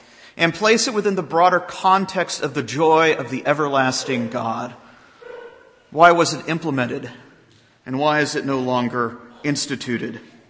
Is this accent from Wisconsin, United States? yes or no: no; Florida, United States; I grew up in Florida, so you had one of two choices.